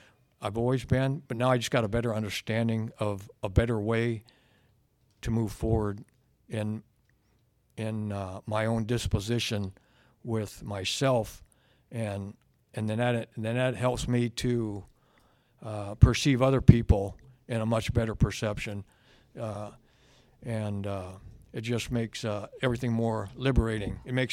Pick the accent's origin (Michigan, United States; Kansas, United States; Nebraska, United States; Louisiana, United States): Nebraska, United States; Omaha; When I got back to came back to the town I was in, I'm from Omaha, Nebraska, and when I came back there, I did not want to come back there.